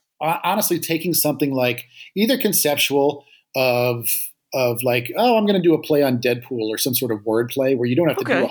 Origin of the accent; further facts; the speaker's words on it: New York, United States; Hudson Valley, New York. So Poughkeepsie, Kingston area.